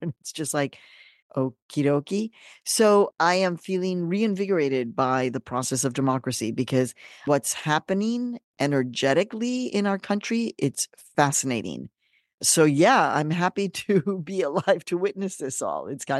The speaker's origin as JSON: {"language": "English", "country": "Mexico", "moved": "yes", "lives_now": "United States", "said": "You know, I was born in Mexico. I'm a Mexican immigrant, a proud Mexican immigrant."}